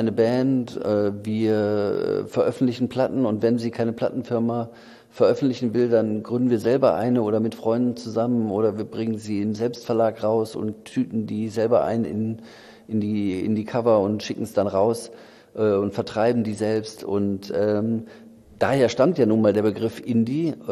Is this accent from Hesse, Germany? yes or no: no; North Rhine-Westphalia, Germany; Also die waren nicht bei uns im Ruhrgebiet, sondern da musste man nach Köln fahren.